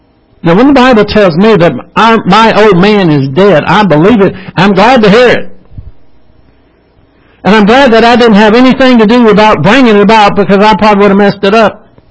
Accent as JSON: {"language": "English", "region": "the South", "country": "United States", "said": "I'm a Southerner, most of y'all are Southerners."}